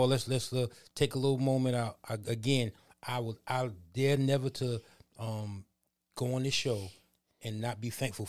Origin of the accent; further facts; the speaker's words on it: New York, United States; now in Houston, United States; It's a little bump, y'all. I'm from New York.